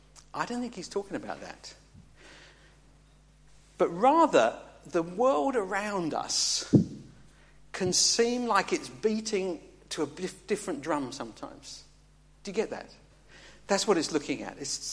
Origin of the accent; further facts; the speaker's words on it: England, United Kingdom; I'm an Englishman. and we speak proper.